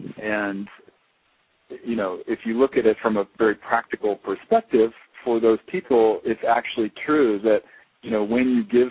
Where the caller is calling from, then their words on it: South Africa; I'm calling you from South Africa right now, and the Bushmen are still alive.